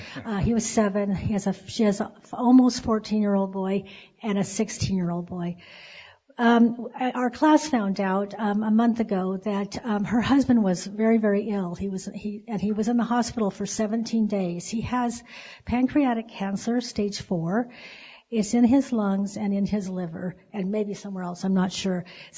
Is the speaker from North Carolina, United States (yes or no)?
no; Sacramento, California, United States; from Sacramento, and my husband, Jonathan.